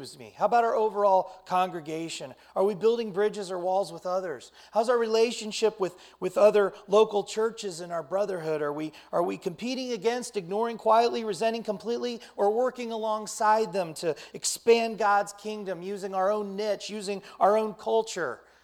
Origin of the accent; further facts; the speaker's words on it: United States; As an American, I say, Ken Ham, I'm what you call a skeptic.